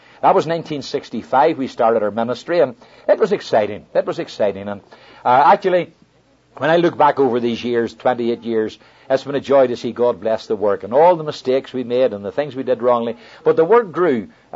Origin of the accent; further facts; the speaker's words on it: Ireland; And as far as Irish people are concerned, the world finishes at the coast of Ireland. There's nothing else, you know, that we're Ireland and that's it. And we had lived like that all our lives.